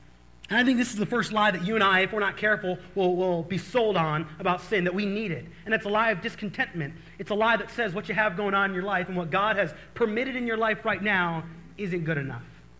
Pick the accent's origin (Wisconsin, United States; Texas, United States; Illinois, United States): Illinois, United States; And I grew up in like cornfield country, so when I say Illinois, don't think Chicago.